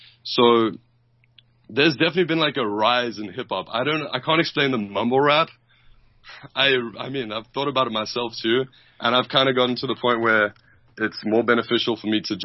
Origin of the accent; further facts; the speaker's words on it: South Africa; I grew up in South Africa.